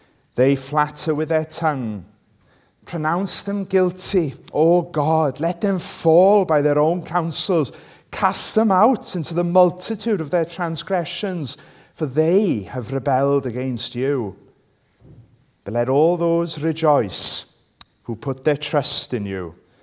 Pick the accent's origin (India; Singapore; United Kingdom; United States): United Kingdom; Wales; first language Welsh; English is a second language; Sorry, my Welsh is my first language.